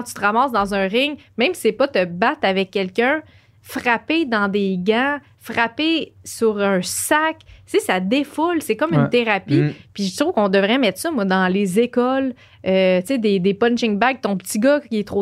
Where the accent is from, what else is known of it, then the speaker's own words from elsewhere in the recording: Joliette, Quebec, Canada; now in Montreal, Canada; C'est pour ça que je déménageais à Montréal. Tu sais, je viens de Joliette.